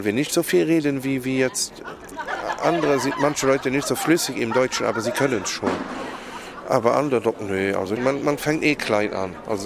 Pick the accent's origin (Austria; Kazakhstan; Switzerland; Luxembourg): Luxembourg; Man hat es ein wenig schwerer zu landen als Luxemburger